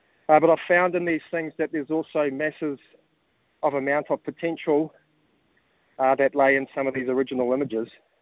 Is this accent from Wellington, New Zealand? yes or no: yes; Upper Hutt, Wellington, New Zealand; born there; I was born in Upper Hutt, so this place is kind of special to me, and I still have a lot of whānau who live in Upper Hutt and in Wellington as well.